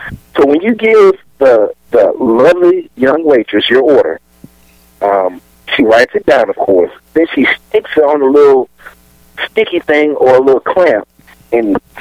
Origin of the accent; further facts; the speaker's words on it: New Orleans, Louisiana, United States; Everybody knows I'm from New Orleans. I'm a big Saints fan.